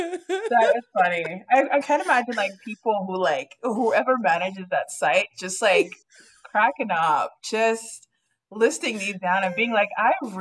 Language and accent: English; Kwekwe, Midlands, Zimbabwe; also born or lived in Bulawayo; I come from Zimbabwe. I grew up in a small mining town right in the middle of Zimbabwe called Kwekwe.